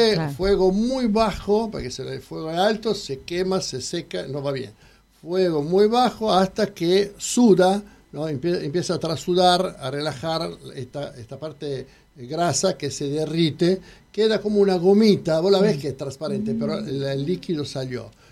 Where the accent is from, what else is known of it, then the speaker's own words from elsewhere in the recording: Novara, Piedmont, Italy; Spanish is a second language; now in Argentina; il gorgonzola si hace in mi tierra, Novara, è la città del gorgonzola mondialmente.